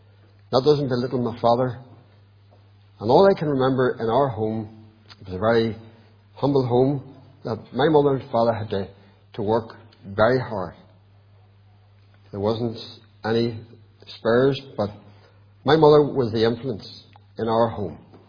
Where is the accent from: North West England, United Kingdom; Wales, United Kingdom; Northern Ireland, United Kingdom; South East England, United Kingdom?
Northern Ireland, United Kingdom; Armagh; born there; I was born in Armagh, just out the Market Hill Road, and I have two brothers and three sisters.